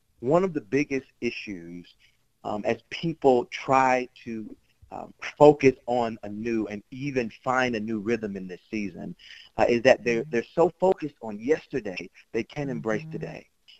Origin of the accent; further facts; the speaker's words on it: Atlanta, Georgia, United States; He had a barbershop down on Auburn Avenue. I grew up on Auburn, birthplace of kind of civil rights in Atlanta.